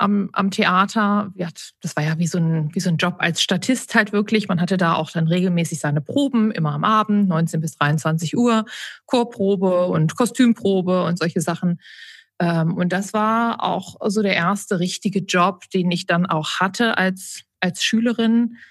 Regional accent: Braunschweig, Lower Saxony, Germany; Ich war auch im Staatstheater in meiner Heimatstadt in Braunschweig aktiv.

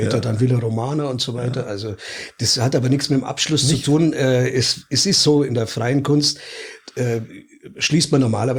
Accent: Hannover, Lower Saxony, Germany; ich bin eigentlich aus Hannover

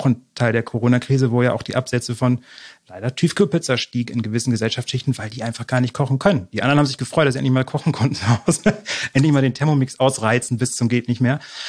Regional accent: Germany; Lustigerweise bin ich ja auch an der Küste groß geworden.

